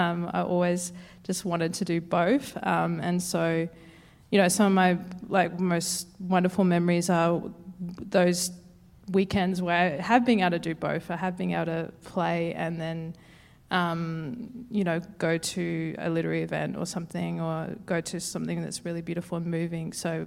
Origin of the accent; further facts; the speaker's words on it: Queensland, Australia; I come from Queensland. My mob are Mulinjali from southeast Queensland. Both my mum's parents were born in what's known today as Bow Desert, which is an hour south of Brisbane